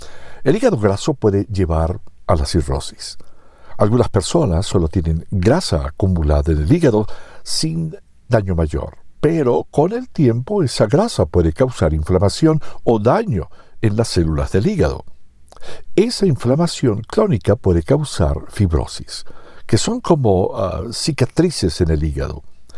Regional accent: Salinas, California, United States; decidí regresar a mi pueblo natal para servir a la comunidad de Salinas, California.

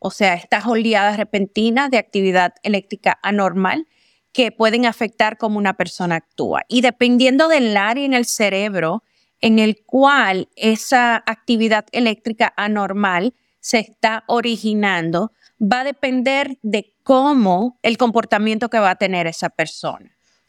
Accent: Dominican Republic; moved away as an adult; Yo soy originalmente de la República Dominicana y vine aquí a este país a entrenarme en cuanto a trastornos neurológicos y la epilepsia específicamente en niños.

